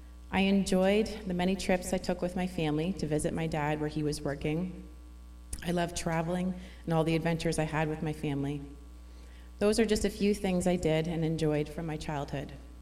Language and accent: English; Exeter, South West England, United Kingdom; I was raised in a believing home. I was born and raised in Exeter. I am the youngest of four kids, two boys and two girls.